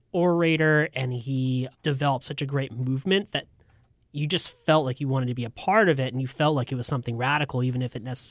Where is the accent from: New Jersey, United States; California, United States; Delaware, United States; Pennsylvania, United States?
California, United States; San Francisco; So I grew up in San Francisco, which is obviously one of the most left-leaning places in the country.